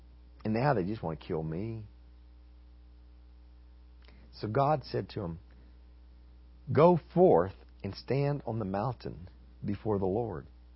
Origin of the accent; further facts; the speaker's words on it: Texas, United States; I grew up in West Texas, in the Panhandle.